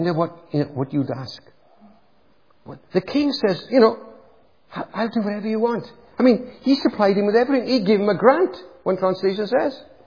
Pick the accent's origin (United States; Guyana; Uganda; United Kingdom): United Kingdom; I don't know if we cope with that as British people.